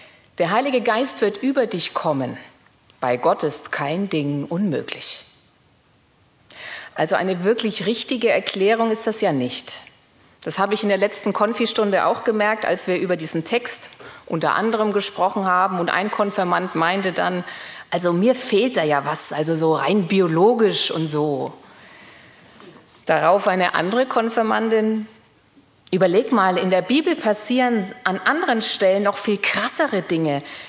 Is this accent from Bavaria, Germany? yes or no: yes; Nuremberg, Bavaria, Germany; Aber jetzt möchte ich Sie erstmal in meine Heimat einladen. Kommen Sie mit mir in die mittelalterliche Lorenzkirche nach Nürnberg.